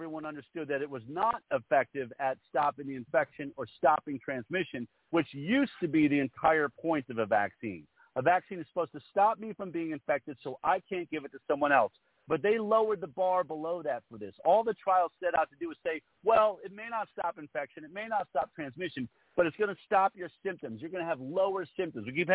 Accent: New York, United States; born there; I love New Yorkers. I was born in New York. I spent many, many years in New York.

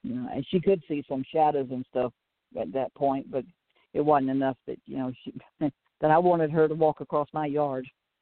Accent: Alice, Texas, United States; my brother drove me all the way up from Corpus Christi, or from Alice, my hometown, just outside Corpus Christi, to Phoenix, Arizona

